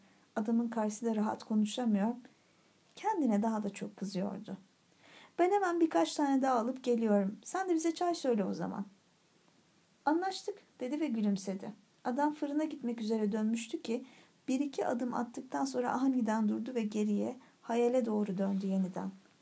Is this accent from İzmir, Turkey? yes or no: no; Mersin, Turkey; İstanbul'dan geldim ben de ama oralı değilim. Mersin, evet Mersinliyim ben.